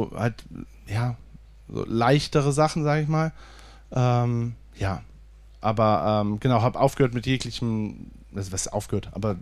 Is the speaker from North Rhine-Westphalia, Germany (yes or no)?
yes; Cologne, North Rhine-Westphalia, Germany; ich bin eine Kölsche Jung, ich komme aus Köln